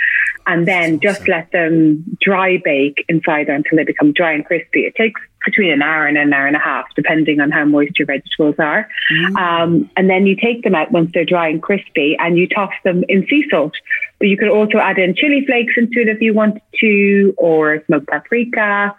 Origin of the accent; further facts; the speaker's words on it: Ireland; accent: Irish; It's just my Irish accent.